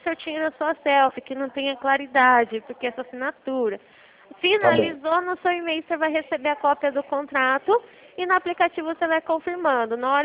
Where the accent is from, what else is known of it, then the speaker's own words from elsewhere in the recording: Bauru, São Paulo, Brazil; eu sou daqui de Bauru